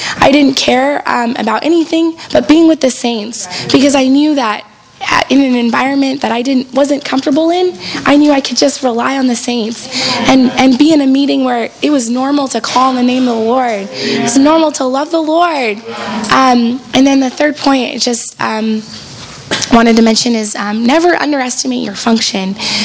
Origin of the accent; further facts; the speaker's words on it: the South, United States; I'm not from this area. I'm from the South. And if you've ever been to the South, it's a lot different than this area. And when I came to school up here, I really had a culture shock